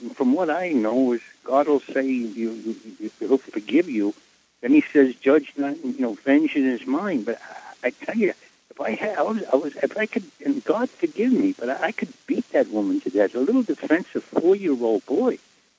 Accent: New York, United States; There was a little boy here in New York. I'm from New York

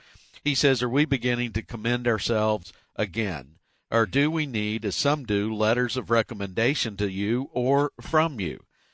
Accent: Marietta, Georgia, United States; Atlanta is my hometown. Actually grew up in Marietta, Georgia. Still have family there.

